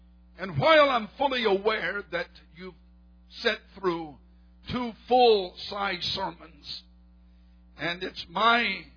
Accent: United States; Let me first of all tell you that as an American, I love my country.

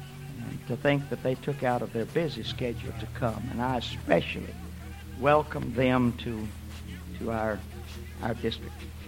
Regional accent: Louisiana, United States; I was born and raised down in Beauregard Parish, about 80 miles from here.

